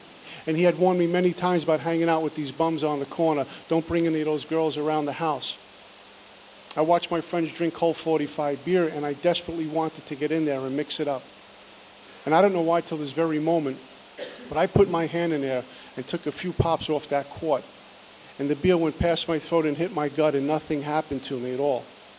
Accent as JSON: {"language": "English", "town": "Brooklyn", "region": "New York", "country": "United States", "tie": "born or raised there", "said": "My first drink came when I was about 14 years old. I grew up in Brooklyn"}